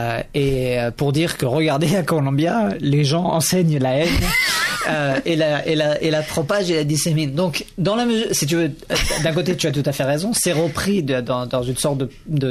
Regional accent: France; accent: French; moved away as an adult; je suis arrivé avec mon accent français aux États-Unis et les gens m'ont dit ah vous êtes français

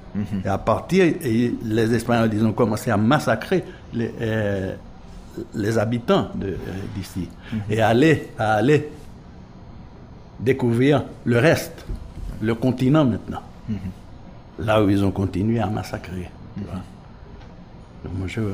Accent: Haiti; Moi je ne suis pas un Africain, moi je suis un Haïtien du Nouveau Monde.

